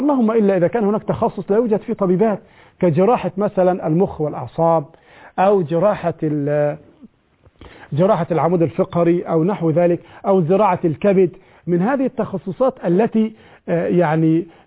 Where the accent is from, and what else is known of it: Egypt